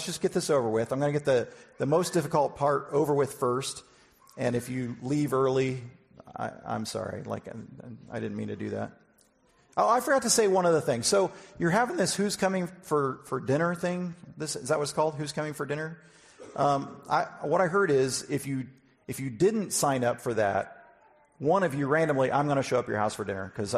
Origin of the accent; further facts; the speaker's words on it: Omaha, Nebraska, United States; I mean, someone already mentioned that I'm from the United States. I'm from Omaha.